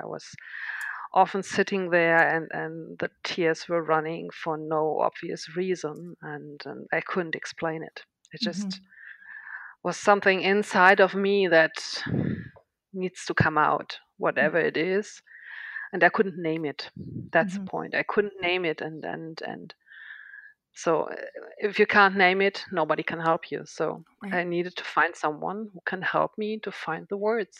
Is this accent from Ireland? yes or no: no; Germany; also born or lived in Trinidad and Tobago / Thailand / Nigeria; I'm back in my home country in Germany, but the last 10 years before we lived on several continents and countries, starting in the Caribbean and in Trinidad and moving from there to Thailand.